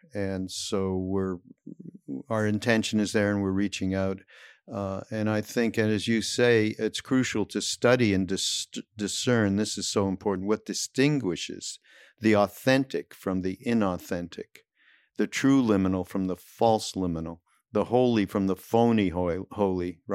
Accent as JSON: {"language": "English", "town": "Montreal", "region": "Quebec", "country": "Canada", "said": "I'm from Montreal. It's freezing."}